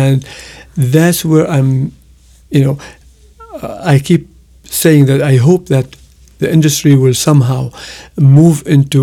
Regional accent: Lebanon; I grew up in Lebanon

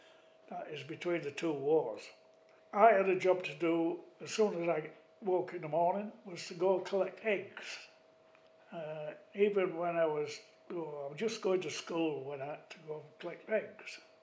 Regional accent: Harrogate, Yorkshire and the Humber, United Kingdom; We come from Harrogate in Yorkshire, in a small village known as Bachelor Gardens or Bilton, and a farming stock. I went to a church school.

